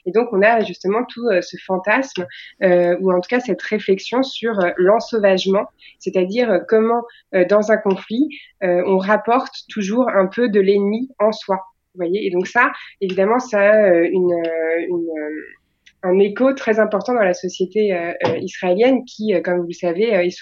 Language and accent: French; France; puisqu'on est des Français